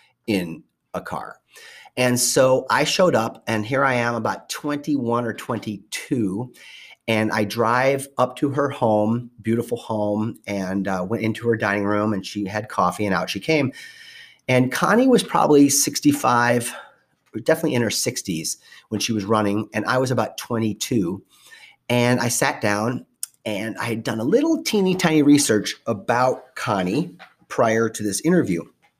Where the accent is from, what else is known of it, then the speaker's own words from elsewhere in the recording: Ithaca, New York, United States; I had four brothers and sisters, two each. And I grew up in Ithaca, New York.